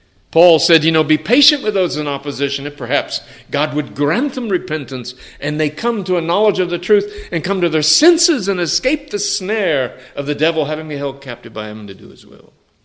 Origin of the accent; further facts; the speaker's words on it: San Antonio, Texas, United States; It was a little wider in my home church where I grew up in San Antonio.